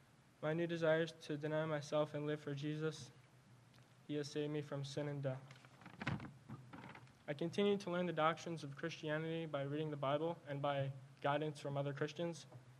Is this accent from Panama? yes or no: no; Philadelphia, Pennsylvania, United States; I'm 16 years old. I grew up in Philadelphia and moved to Bucks County about 4.5 years ago.